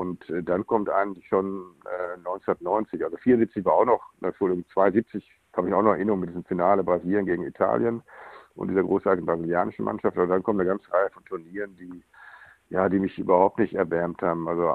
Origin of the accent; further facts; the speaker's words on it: North Rhine-Westphalia, Germany; ich bin ja in der Nähe von Dortmund aufgewachsen.